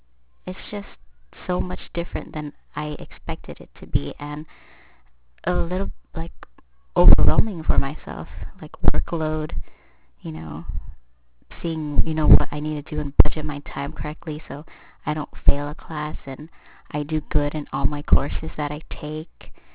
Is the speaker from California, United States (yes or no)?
yes; San Diego, California, United States; I was born in Coronado, California at Sharp Coronado Hospital. I'm from San Diego, California